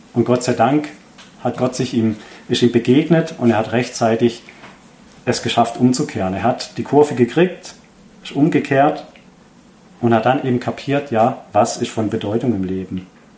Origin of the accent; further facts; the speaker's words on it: Baden-Württemberg, Germany; ich komme ja aus der Nähe von Freiburg